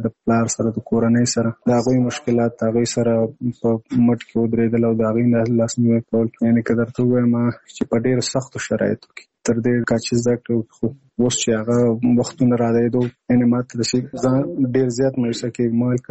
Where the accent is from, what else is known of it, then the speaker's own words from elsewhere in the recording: Nangarhar, Afghanistan; now in Kabul, Afghanistan; زموږ کور په ننګرهار کښې دی زه په کابل کښې یم